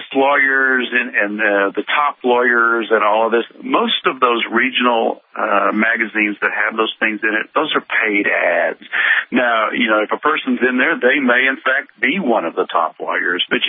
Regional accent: Texas, United States; There's like 90,000 in my home state of Texas.

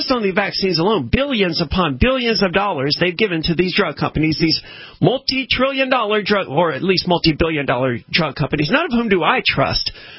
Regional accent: Mississippi, United States; I'm from Mississippi where mosquitoes are really bad

